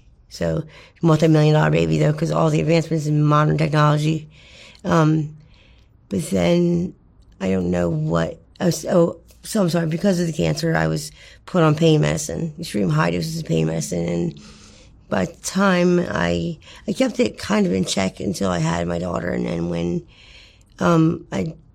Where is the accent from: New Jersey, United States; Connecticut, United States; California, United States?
New Jersey, United States; I grew up in farmland, South Jersey.